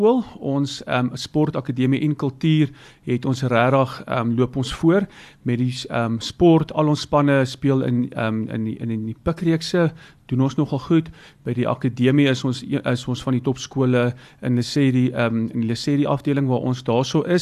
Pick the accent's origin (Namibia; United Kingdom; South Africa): South Africa; Heidelberg, Gauteng; Ja, tuisdorp. Ek is gebore in Heidelberg, so dis vir my baie lekker om nou terug te keer na my wortels toe.